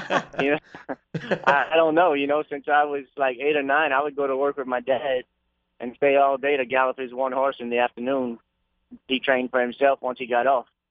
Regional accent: Lafayette, Louisiana, United States; So I grew up on the race, like really at Evans and Downs. I was on the backside since I could walk.

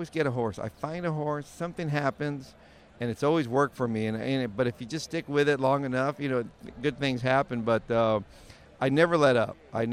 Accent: Nogales, Arizona, United States; growing up in Nogales on the border there

